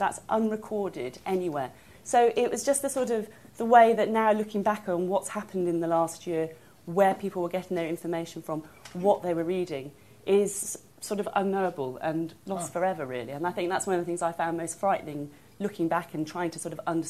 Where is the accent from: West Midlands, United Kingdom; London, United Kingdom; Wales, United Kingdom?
Wales, United Kingdom; I'm from Wales